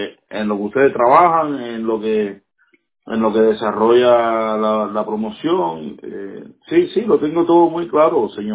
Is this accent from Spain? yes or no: no; Cuba; now in Texas, United States; No, yo no. Yo soy de Cuba. Nací en Cuba.